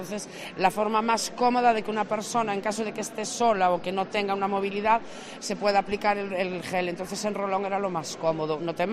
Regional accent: Corcubión, Galicia, Spain; nosotros somos de Corcubión, de Costa de Morte

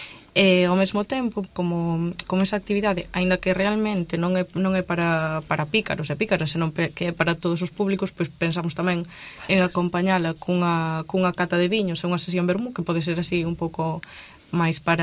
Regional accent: Muros, Galicia, Spain; pero son de Muros tamén

